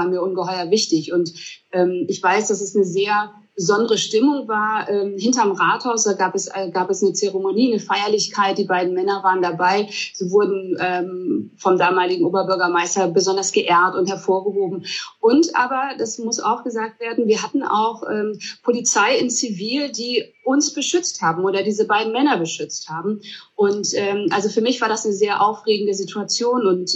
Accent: Emden, Lower Saxony, Germany; hallo, ich bin aus Emden

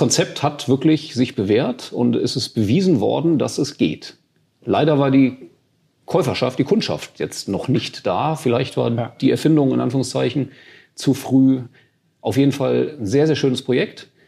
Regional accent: Bonn, North Rhine-Westphalia, Germany; ich bin gebürtiger Bonner bis auf die 3 Jahre im Ausland

